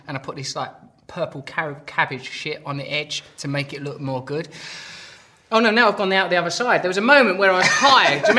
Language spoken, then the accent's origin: English; England, United Kingdom; but you have to remember I'm an Englishman. And to us, dignity is everything.